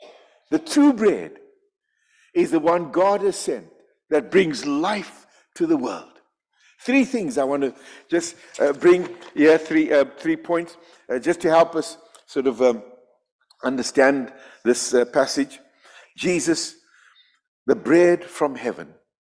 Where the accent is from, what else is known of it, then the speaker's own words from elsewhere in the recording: Bulawayo, Zimbabwe; And then one day, Billy Graham came to Rhodesia, to Bulawayo, my hometown.